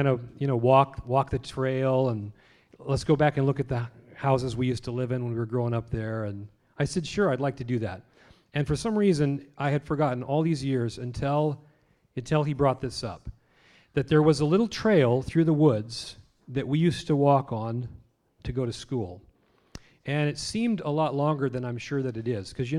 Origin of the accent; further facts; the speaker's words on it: Angwin, California, United States; We grew up in Angwin, California.